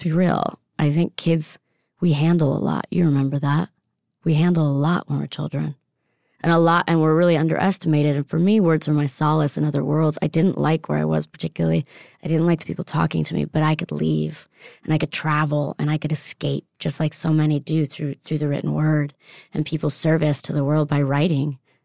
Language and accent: English; Italy; And I don't know if it's because I grew up in Italy, but speaking with my hands, that's how I express myself more